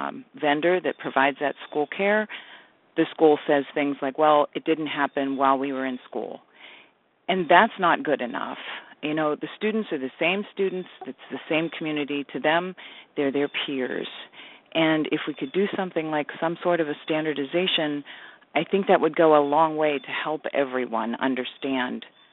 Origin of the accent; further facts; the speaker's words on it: Erie, Pennsylvania, United States; Where I come from, I was born and raised in Erie, and I was in private schools